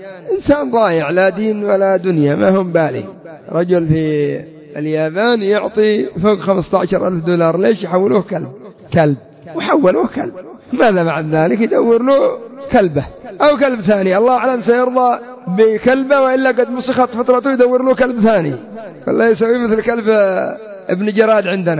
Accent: Yemen; رأيت النساء المالديف العجائز يلبس لبس النساء عندنا في اليمن بالحشمة تغطية وغير ذلك.

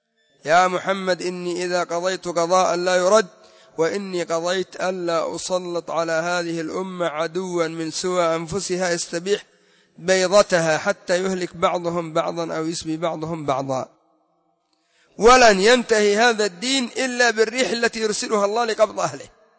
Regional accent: Yemen; هذه ماسونية ما لها شأن عندنا في اليمن

